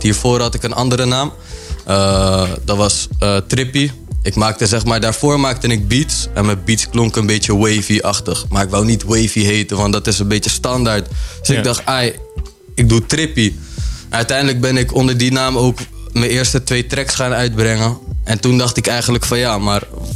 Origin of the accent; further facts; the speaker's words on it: Harderwijk, Gelderland, Netherlands; Ik kom uit Harderwijk.